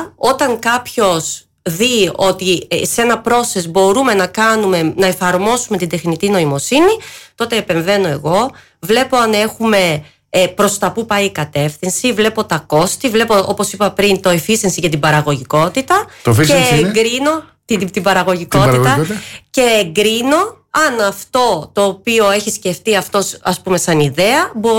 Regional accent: Greece; Είναι η Ελλάδα μου, κατάλαβες.

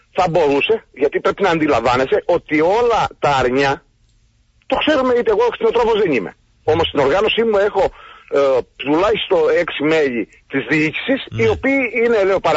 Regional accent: Crete, Greece; και είμαι και μοναδικός από την Κρήτη

